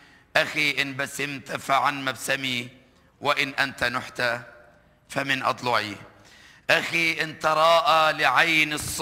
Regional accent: Egypt; على هذه الصورة التي رأيتها في بلدي مصر قبل الثورة.

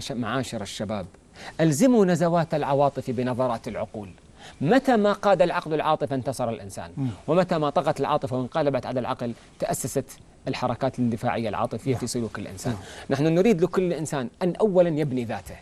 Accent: Kuwait; عندنا في الكويت

